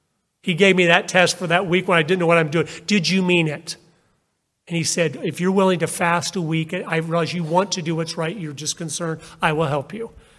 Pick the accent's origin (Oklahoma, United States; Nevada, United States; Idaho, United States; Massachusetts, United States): Idaho, United States; I go, we're from Idaho.